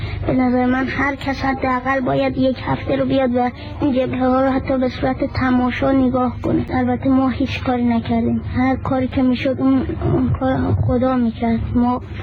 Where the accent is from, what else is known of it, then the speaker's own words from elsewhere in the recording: Isfahan, Iran; از اصفهان هستم که 14 سالمه.